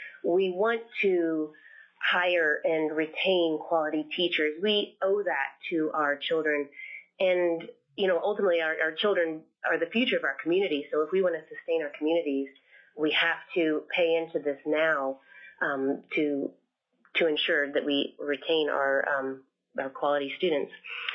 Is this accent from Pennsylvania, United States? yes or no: no; Seward, Alaska, United States; I'm from Seward.